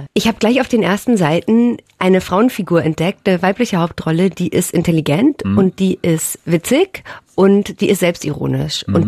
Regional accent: Munich, Bavaria, Germany; now in Berlin, Germany; ich bin in München ja aufgewachsen und auch sehr gerne dort aufgewachsen, aber für mich war immer klar, dass ich in München nicht alt werden will und mir das ein bisschen zu eng ist. Und dann hat es mich nach Berlin verschlagen

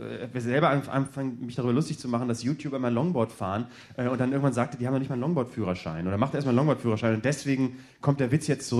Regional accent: Bremen, Germany; als Bremer sowieso

